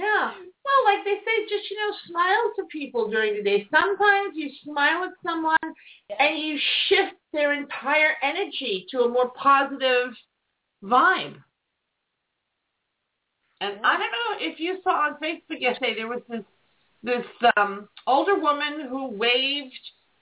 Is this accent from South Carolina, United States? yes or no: no; New York City, New York, United States; And I'm like, I'm from New York City. Don't like talk to me.